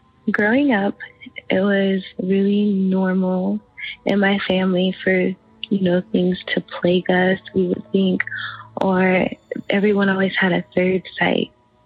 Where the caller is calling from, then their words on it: New York, United States; I am calling from New York.